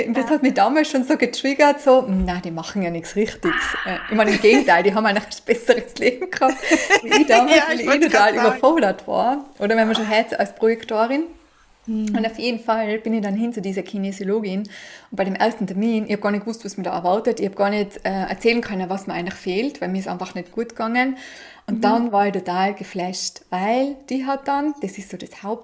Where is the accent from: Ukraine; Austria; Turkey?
Austria; Tyrol; now in Graz, Austria; Und ja, zu mir, wie man vielleicht hört, komme ich aus Österreich, ursprünglich aus Tirol, lebe seit 3 Jahren in Graz. Ich bin 39 und bin seit 2015 Kinesiologin.